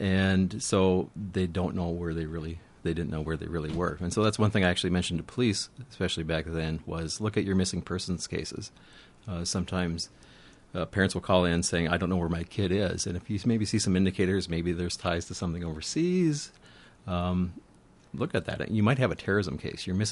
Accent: Minnesota, United States; I'm from Minnesota, but I'm a Minnesotan, you know, I'm a Somali American.

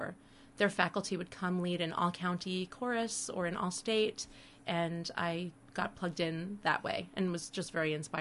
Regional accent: Long Island, New York, United States; also born or lived in Florida; now in Northfield, United States; I'm from Long Island, New York.

